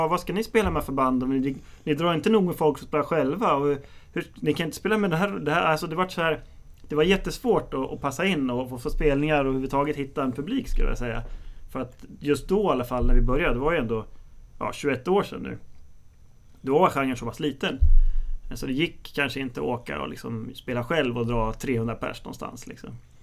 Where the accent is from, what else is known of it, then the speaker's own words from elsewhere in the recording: Örebro, Örebro County, Sweden; Alltså som örebroare